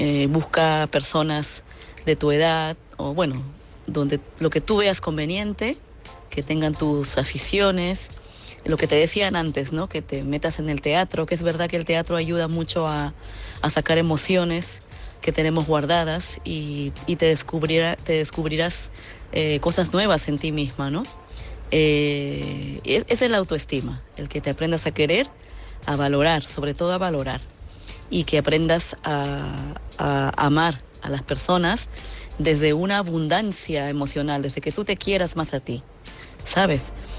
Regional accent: Madrid, Community of Madrid, Spain; Buenas noches … de Madrid.

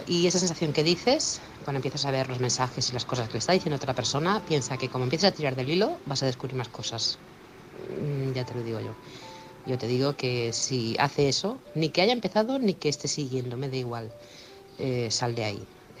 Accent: Barcelona, Catalonia, Spain; Él era de Albacete, yo soy de Barcelona

